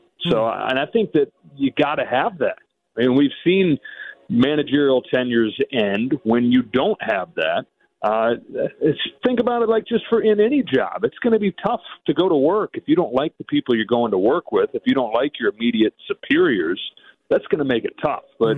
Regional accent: Michigan, United States; And I grew up in Michigan as a Cubs fan coming to games at Wrigley Field.

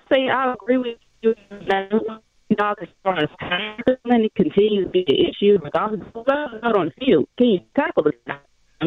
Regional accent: Lanham, Maryland, United States; now in Atlanta, United States; Nah, I was saying not from Atlanta, from Lanham. Lanham.

